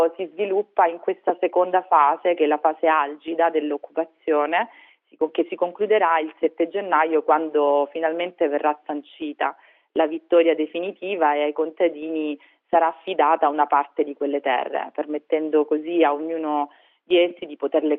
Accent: Apulia, Italy; poeta barese ma salentino d'adozione, che amava particolarmente la mia terra

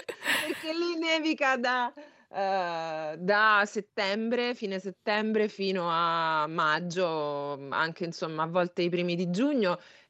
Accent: Ciampino, Lazio, Italy; sono della provincia di Roma, sono di Ciampino, e vengo da una famiglia molto molto semplice.

